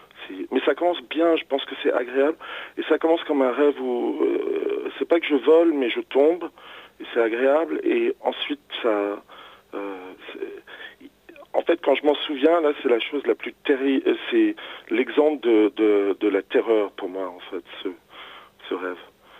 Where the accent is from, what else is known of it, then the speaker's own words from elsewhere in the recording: Paris, Île-de-France, France; on a dû vivre dans ce petit appartement rue de Lourmel, et c'est là où j'ai grandi